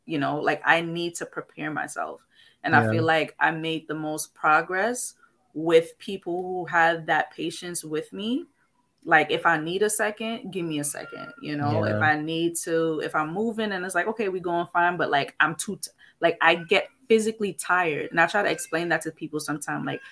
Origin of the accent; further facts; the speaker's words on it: New York City, New York, United States; Listen, remember, I'm from New York City.